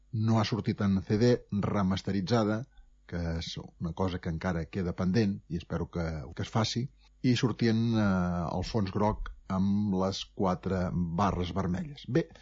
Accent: L'Escala, Catalonia, Spain; la meva afició a aquest gènere musical arriba pels dos grups del meu poble, l'Escala.

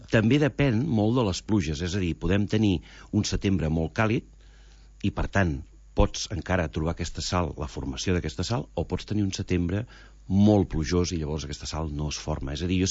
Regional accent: Girona, Catalonia, Spain; Jo sóc gironí i, bueno, he tingut la sort que tota la vida he anat a Llançà, ja els avis hi tenien casa

